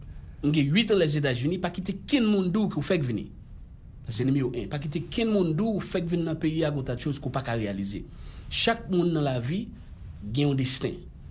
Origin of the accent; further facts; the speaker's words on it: Gonâve, Ouest, Haiti; Je suis haïtien, natif natal.